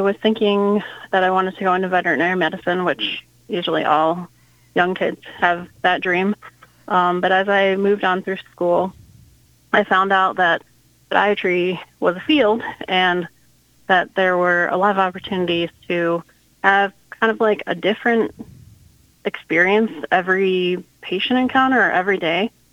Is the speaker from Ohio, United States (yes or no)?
yes; Cleveland, Ohio, United States; now in Alexandria, United States; So I actually grew up in Ohio, kind of southwest Cleveland area.